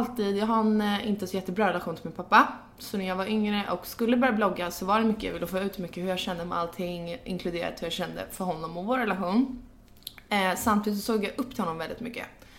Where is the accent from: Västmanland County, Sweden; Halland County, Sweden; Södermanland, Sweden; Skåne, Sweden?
Södermanland, Sweden; Gnesta; Exakt, jag kommer från Gnesta utanför Stockholm.